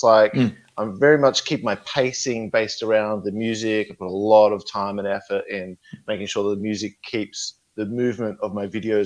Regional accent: Australia; Okay, so I grew up in a small country town in Australia.

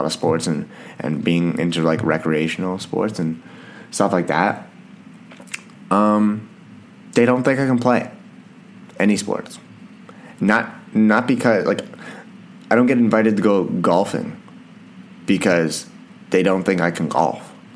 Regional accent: Canada; I'm Canadian, so we liked hockey.

